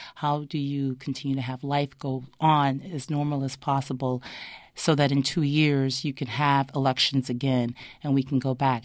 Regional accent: Turks & Caicos Islands; my father's from Turks and Caicos, and I was born in Turks and Caicos.

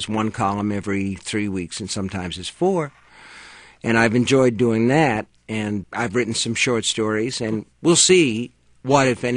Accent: United States; I'm an American novelist, and that's it.

